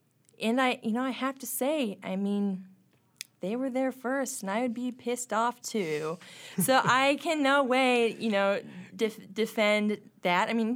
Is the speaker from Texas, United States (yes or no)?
no; Spearfish, South Dakota, United States; also born or lived in Montana; So I did mention I grew up in Montana, and then went after my kindergarten year, I actually moved to the Black Hills of South Dakota and lived in Spearfish.